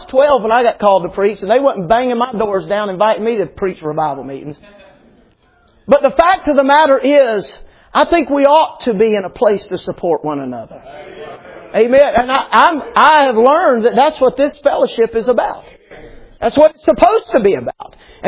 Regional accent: Atlanta, Georgia, United States; I'm from Atlanta. You just have to forgive me.

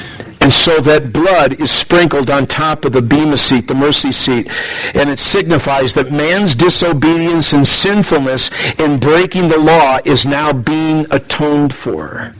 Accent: Wheaton, Illinois, United States; Again, growing up in Wheaton, when the Lord got a hold of my life as a 17-year-old in high school

